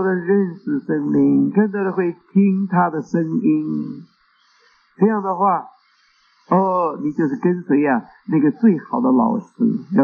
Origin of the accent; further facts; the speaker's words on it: China; 特别我们中国人说好，那个江山易改呀，本性难移呀。